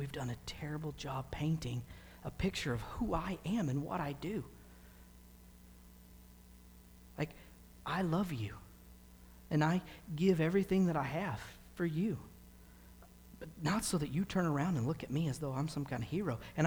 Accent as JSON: {"language": "English", "region": "the South", "country": "United States", "tie": "born or raised there", "said": "I grew up in the South"}